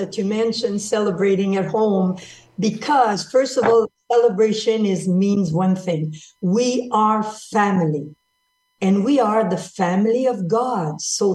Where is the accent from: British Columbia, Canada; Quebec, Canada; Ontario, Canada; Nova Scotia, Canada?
Quebec, Canada; Montreal; I'm from Montreal, Canada.